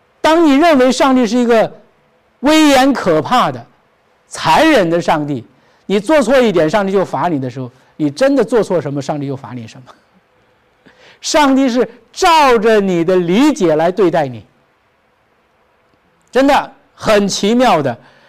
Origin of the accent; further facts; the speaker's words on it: China; 这是我们中国人的传统